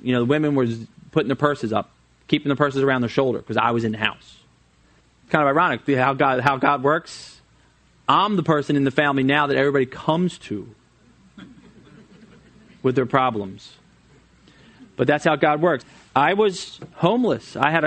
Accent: Flowertown, United States; I was born and raised in Flowertown, which is in Montgomery County, right outside the city limits, in a family of six, pretty big family.

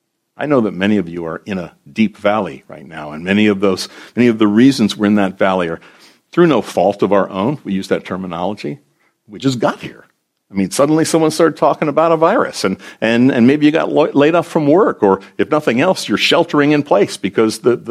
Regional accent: United States; I'm glad at that point to say, I'm an American.

